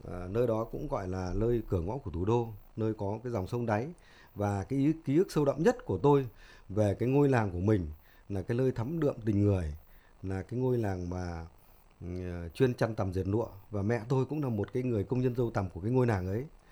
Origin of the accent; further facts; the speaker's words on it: Hanoi, Vietnam; Và tôi rất tự hào về cái quê hương của mình. Và một cái nữa là cái ấn tượng thứ ba là Hà Tây cũng là cái nơi xứ đoài mây trắng